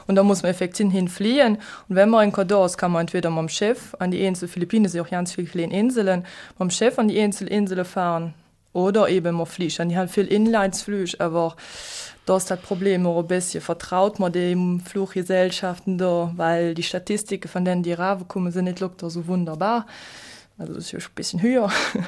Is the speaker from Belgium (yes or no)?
yes; Belgium; Ja, wir haben uns in der Botschafter auch gedroht als Belgier.